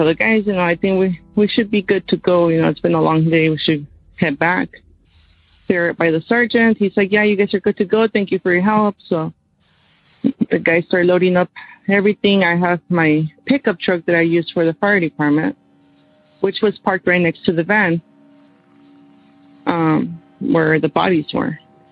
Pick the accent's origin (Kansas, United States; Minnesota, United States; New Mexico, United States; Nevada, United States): New Mexico, United States; I'm from New Mexico.